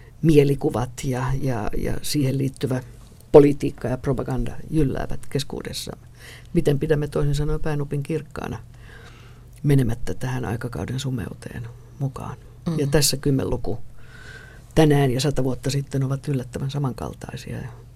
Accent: Helsinki, Uusimaa, Finland; also born or lived in Colombia; itsehän en ole junan tuoma Helsinkiin, vaan Helsingissä asunut sen jälkeen, kun sieltä Kolumbiasta tultiin kotiin 59, niin viettänyt lapsuuteni esikaupungissa Pohjois-Aakassa ja sitten avioliiton myötä Lauttasaaren kautta Kruununhakaan

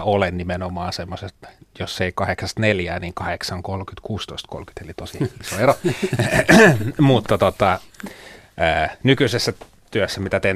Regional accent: Sipoo, Uusimaa, Finland; Mä oon Sipoosta kotoisin

